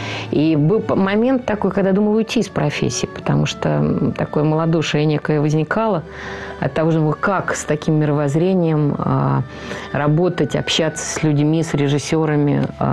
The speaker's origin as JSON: {"language": "Russian", "region": "Saint Petersburg", "country": "Russia", "tie": "born or raised there", "said": "У нас шли дворовые войны, я питерская."}